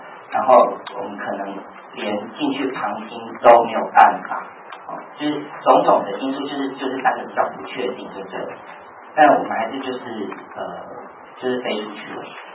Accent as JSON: {"language": "Chinese", "country": "Taiwan", "said": "那其实我们台湾人，我们可以自己帮自己做外交啊。"}